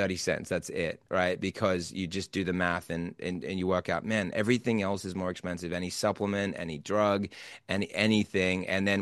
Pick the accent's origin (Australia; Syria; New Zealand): Australia; also born or lived in United States; I'm Australian, so we've got to do the Australian, and I'm American as well, but. So I'm in both worlds